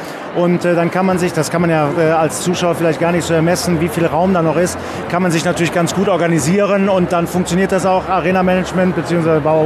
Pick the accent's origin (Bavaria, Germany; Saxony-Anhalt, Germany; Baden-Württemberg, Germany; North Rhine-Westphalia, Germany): North Rhine-Westphalia, Germany; Cologne; was uns eigentlich als Kölner Narren so am Herzen liegt